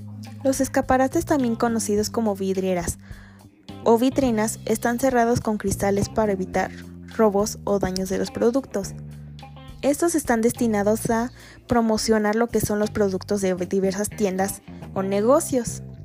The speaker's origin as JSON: {"language": "Spanish", "country": "Mexico", "said": "nosotros también como mexicanos no nos detenemos a observar lo que realmente está plasmado ante nosotros"}